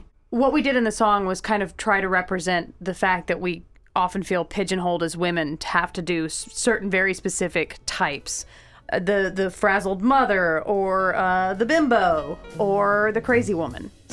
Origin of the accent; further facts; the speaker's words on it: the South, United States; Yeah, that's growing up in the South.